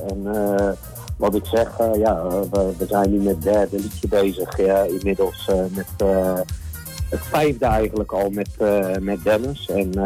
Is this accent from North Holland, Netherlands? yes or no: no; South Holland, Netherlands; kom uit Nieuwe Brug aan de Rijn. En dat is een dorpje tussen, laten we zeggen, Woerden en Gouda. Naast Bodegraven.